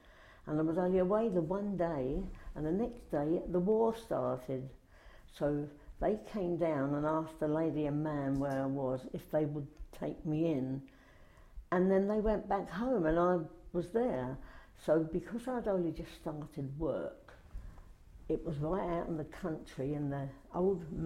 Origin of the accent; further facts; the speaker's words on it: Southwark, London, United Kingdom; born there; And I was born in the Southwark area. I think I was actually born in there's a hospital at Denmark Hill